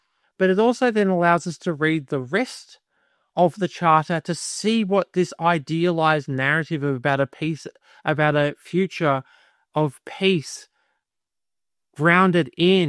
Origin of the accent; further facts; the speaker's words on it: Australia; but I'm being an Australian who, you know, has a soft spot for Michael Kirby.